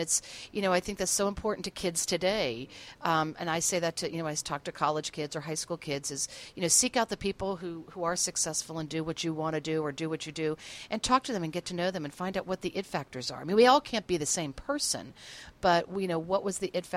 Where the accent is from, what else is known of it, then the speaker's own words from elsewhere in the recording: Pittsburgh, Pennsylvania, United States; moved away as an adult; I'm from Pittsburgh. I moved out to California. It was make or break time.